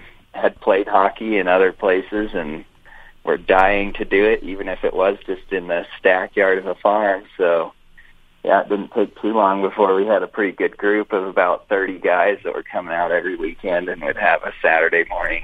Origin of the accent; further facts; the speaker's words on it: Cedar City, Utah, United States; So I'm from Cedar City, Utah. Lived here most of my life, except for just a little bit of time in a few other places. But, yeah, mostly just a Cedar City guy.